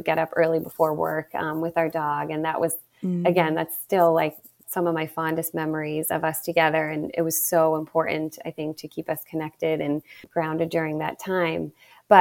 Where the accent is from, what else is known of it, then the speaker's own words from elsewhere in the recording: Ireland; And I mentioned earlier that I'm from Ireland, and I was raised Irish Catholic.